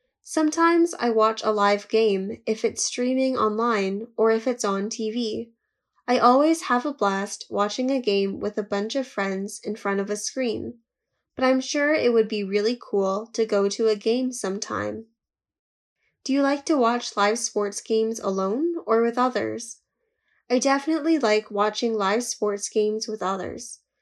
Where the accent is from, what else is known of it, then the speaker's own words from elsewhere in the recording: China; Plus, the football team in my hometown has always been one of the best in China